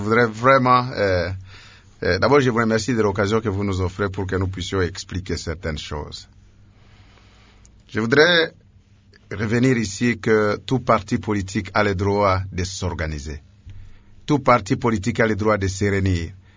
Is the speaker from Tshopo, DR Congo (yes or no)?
yes; Yahuma, Tshopo, DR Congo; Ces partis n'existent pas chez moi à Yaouma.